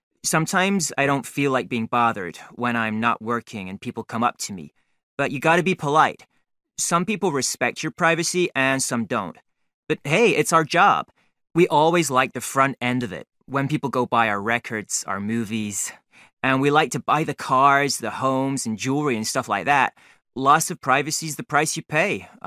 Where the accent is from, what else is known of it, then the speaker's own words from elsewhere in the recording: Midwest, United States; Actually, I'm from the Midwest. We do a lot of skating there, so I already had some skills.